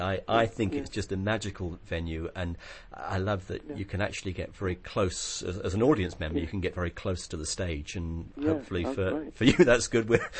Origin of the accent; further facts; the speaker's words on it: London, United Kingdom; Well, I grew up in London